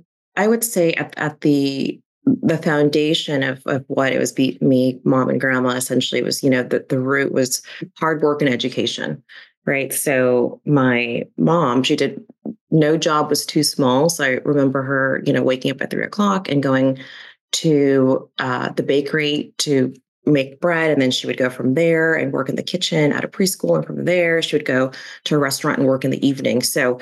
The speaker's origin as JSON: {"language": "English", "town": "Lincoln Heights", "region": "California", "country": "United States", "tie": "born or raised there", "said": "In Lincoln Heights, California. And, you know, there's a lot of crime."}